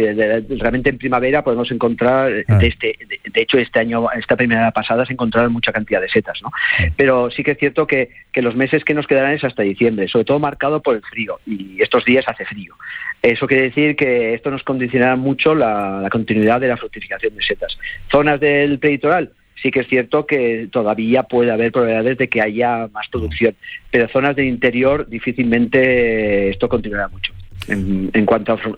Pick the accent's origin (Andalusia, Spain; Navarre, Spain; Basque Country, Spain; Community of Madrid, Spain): Basque Country, Spain; Bueno, soy del País Vasco